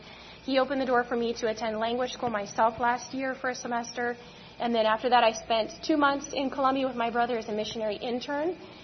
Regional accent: Kansas, United States; born there; also born or lived in Maryland; Prior to that, we were in Kansas. I was born in Kansas.

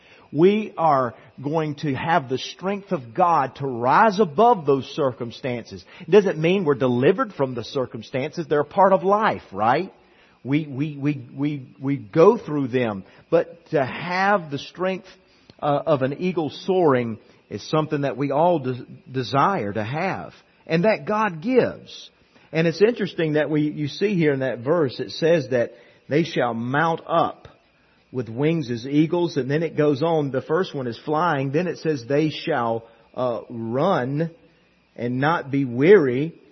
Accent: the South, United States; I mean, I grew up in the South and whatnot

